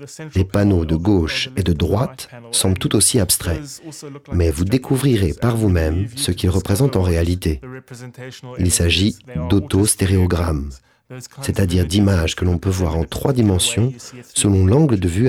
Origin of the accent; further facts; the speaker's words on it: South Africa; je viens d'Afrique du Sud.